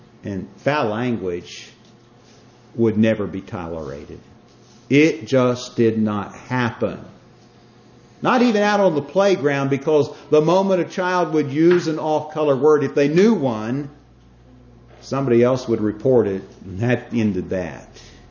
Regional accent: West Virginia, United States; I came from North Central West Virginia, Marion County. My first 8 years of education were spent in a one-room school.

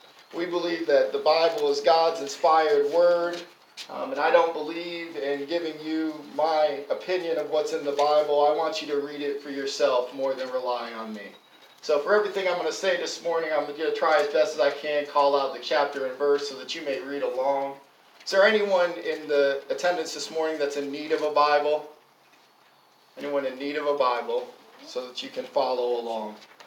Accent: Connecticut, United States; moved away; also born or lived in Florida, United States; I was raised in Connecticut. I grew up in the Gem Street Church of Christ under my grandfather, who preached there for over 25 years. And then we moved to Florida, as all good retirees do, in the mid-90s.

